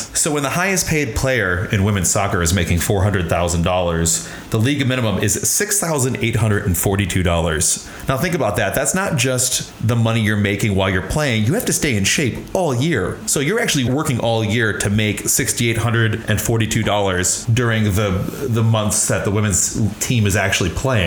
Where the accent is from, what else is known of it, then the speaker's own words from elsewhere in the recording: Chicago, Illinois, United States; For the record, as a Chicagoan, it's not in Chicago, it's in Lisle.